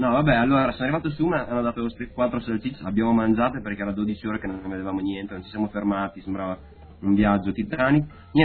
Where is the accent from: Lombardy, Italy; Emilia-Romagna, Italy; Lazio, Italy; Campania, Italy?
Emilia-Romagna, Italy; Bologna; No, sono di Bologna Centro.